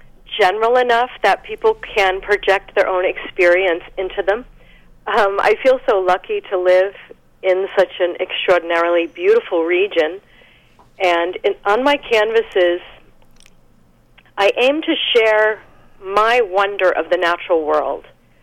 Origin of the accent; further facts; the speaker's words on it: New England, United States; I grew up in New England, and I love the change of seasons.